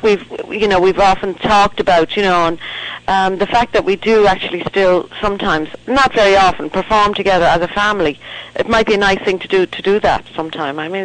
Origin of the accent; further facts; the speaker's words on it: Dublin, Leinster, Ireland; I was born and reared in Dublin, in the sort of inner city. We were fairly, you know, working class.